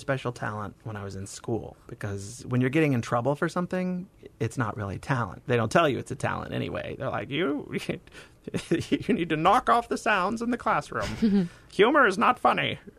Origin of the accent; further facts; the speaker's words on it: United States; Yeah, I'm originally from the Floribama region.